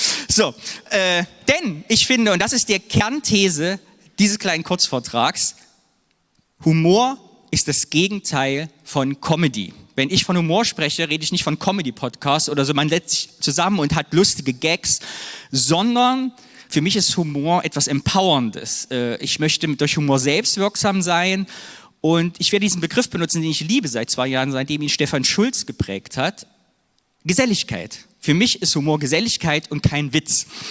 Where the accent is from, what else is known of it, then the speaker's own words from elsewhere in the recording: Cologne, North Rhine-Westphalia, Germany; Ich bin ja Kölner, schwuler Mann und CSD spielt in meinem Leben eine Rolle.